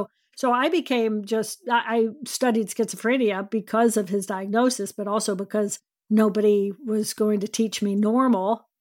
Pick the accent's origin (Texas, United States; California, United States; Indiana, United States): Indiana, United States; I grew up in Indiana. We had friends at the Indianapolis 500.